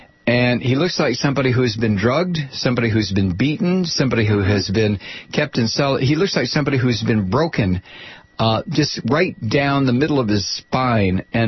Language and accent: English; Toledo, Ohio, United States; Oh, I told you before, I'm from Toledo. No way. Yeah, I went to Scott High School.